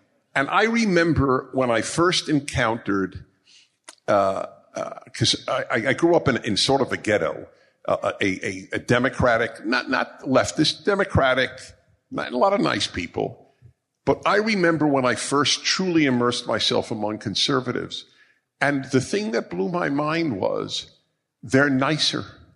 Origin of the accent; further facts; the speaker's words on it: New York, United States; many of you know I am a Jew and I grew up in New York.